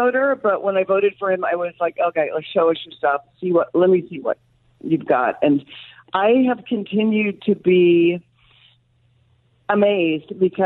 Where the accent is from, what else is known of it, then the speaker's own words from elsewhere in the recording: Kansas, United States; I'm from Kansas. I'm sitting in Kansas right now.